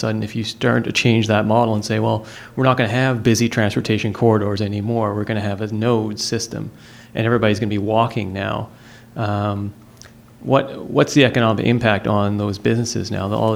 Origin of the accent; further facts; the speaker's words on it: Victoria, British Columbia, Canada; from Victoria, BC.